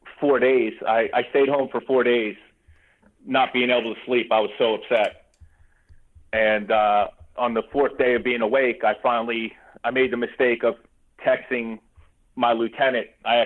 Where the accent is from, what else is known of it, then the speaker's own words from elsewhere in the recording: Monroe, United States; I called my hometown police, Monroe, asked them to go to my house and check on my family.